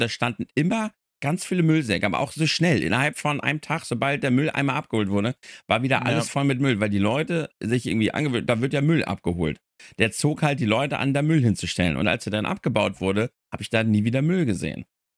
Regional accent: Schleswig-Holstein, Germany; weil wir hatten hier zwischen Lauenburg und Geesthacht in meiner alten Heimat

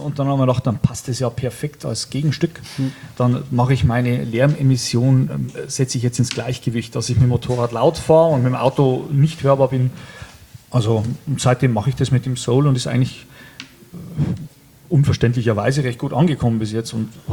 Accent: Bavaria, Germany; Ich komme aus der Oberpfalz.

